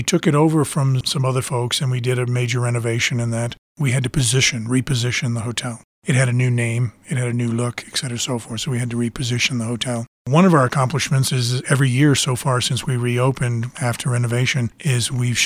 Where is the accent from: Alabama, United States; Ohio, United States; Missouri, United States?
Ohio, United States; born there; moved away as an adult; Originally born in Ohio, but left many years ago and have been all across the country.